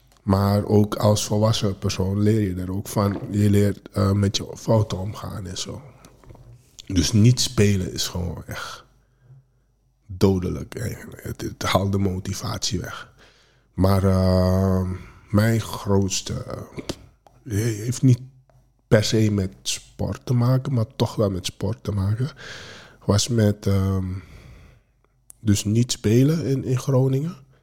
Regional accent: Suriname; now in Netherlands; Je moet zo zien, als Surinamer of als buitenlander moet je 5 jaar onafgebroken...

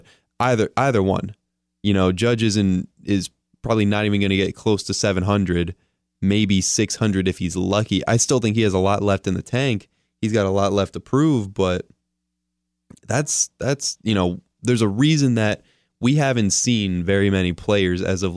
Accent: New York, United States; you know, I'm from New York. It's not natural to root against a New York team unless they're facing the Yankees.

